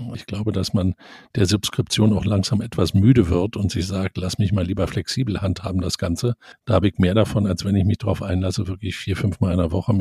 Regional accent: Berlin, Germany; in meiner Heimatstadt Berlin

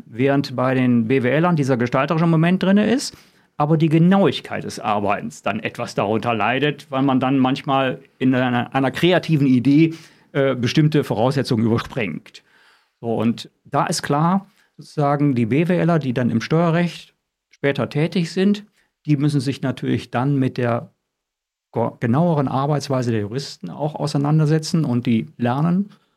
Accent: Northern Germany, Germany; Ich komme aus Norddeutschland

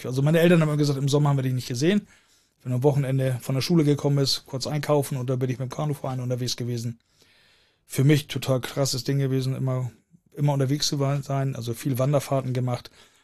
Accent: Hamburg, Germany; Ich komme ja aus dem Luftkurort Hamburg-Billstedt.

